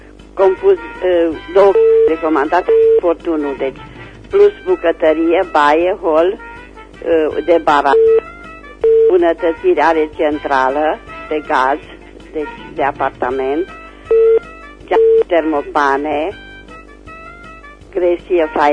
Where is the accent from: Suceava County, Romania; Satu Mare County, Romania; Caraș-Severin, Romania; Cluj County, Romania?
Caraș-Severin, Romania; Reșița; sunt din Reșița